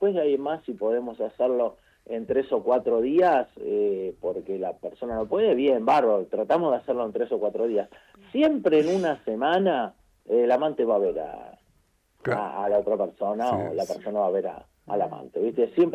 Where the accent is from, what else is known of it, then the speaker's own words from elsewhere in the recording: Buenos Aires, Argentina; Nosotros somos de Buenos Aires, fuimos a hacer un trabajo a Mendoza